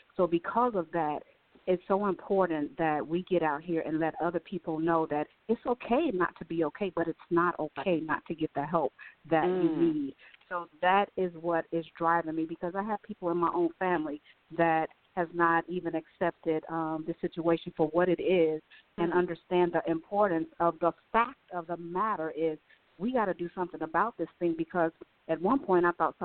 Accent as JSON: {"language": "English", "town": "Gary", "region": "Indiana", "country": "United States", "tie": "born or raised there", "lives_now": "Atlanta, United States", "said": "I am a native from Gary, Indiana. I currently live in Atlanta, Georgia. I've been here going on 6 years."}